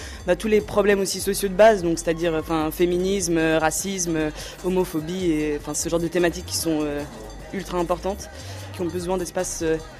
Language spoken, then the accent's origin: French; Lausanne, Vaud, Switzerland; je viens de Lausanne en Suisse.